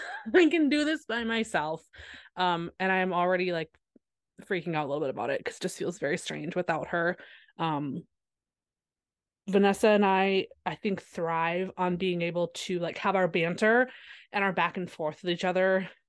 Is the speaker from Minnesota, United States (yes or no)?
no; Wisconsin, United States; I'm born and raised in Wisconsin.